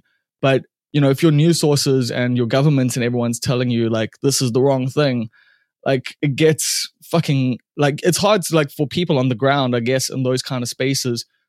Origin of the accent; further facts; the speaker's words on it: Umbilo, KwaZulu-Natal, South Africa; I come from Umbilo and like grew up in a single parent home.